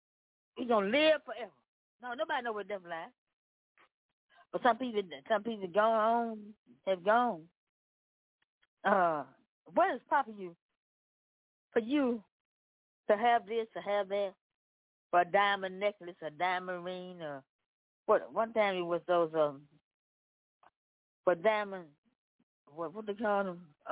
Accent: Memphis, Tennessee, United States; I'm from Memphis, Tennessee.

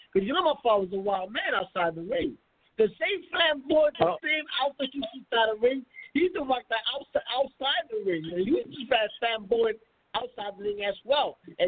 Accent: New York City, New York, United States; I grew up in Spanish Home, New York City. We come from a rough place. My father came to United States, New York, from Puerto Rico at a young age.

